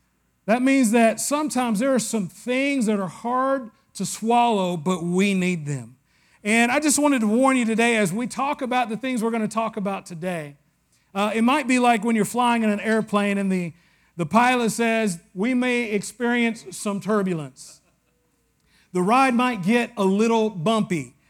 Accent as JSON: {"language": "English", "region": "the South", "country": "United States", "tie": "born or raised there", "said": "I grew up in the South and I got drugged to church"}